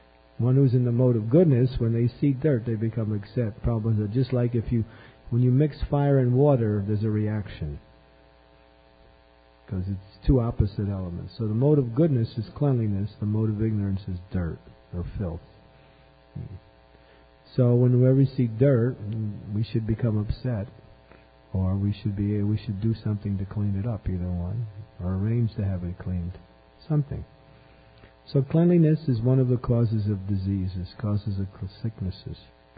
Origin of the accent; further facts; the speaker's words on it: United States; I remember when I first was growing up in America, we used to have a bath every Saturday night.